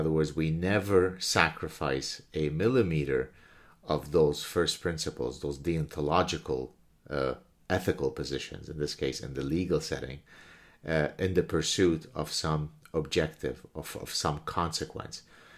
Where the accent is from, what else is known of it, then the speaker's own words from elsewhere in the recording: Canada; I'm Canadian